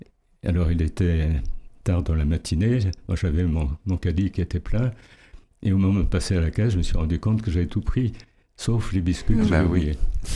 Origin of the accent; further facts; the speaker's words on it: Saint-Malo, Brittany, France; born there; je suis un Péliane et je suis né à Saint-Malo.